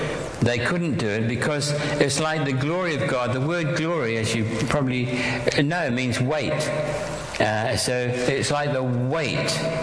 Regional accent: New Zealand; now in London, United Kingdom; But I grew up in New Zealand and in the farmlands. I don't like cities.

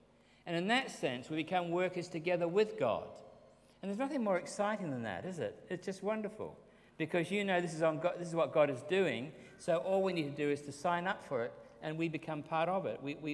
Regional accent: New Zealand; When I was growing up in New Zealand, I always looked forward to the changing seasons for a variety of reasons.

